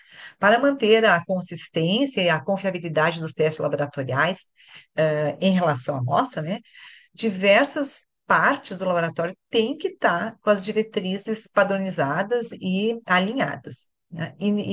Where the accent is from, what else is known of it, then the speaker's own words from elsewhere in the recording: Porto Alegre, Rio Grande do Sul, Brazil; Eu sou aqui de Porto Alegre, né? Estou falando aqui de Porto Alegre, e sou farmacêutica bioquímica